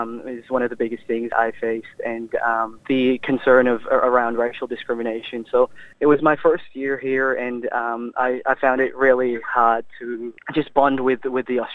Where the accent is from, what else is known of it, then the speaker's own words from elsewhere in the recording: Dubai, United Arab Emirates; I grew up in Dubai, UAE, but my parents raised me up with the Filipino culture, and yeah, we've always had Catholic religion growing up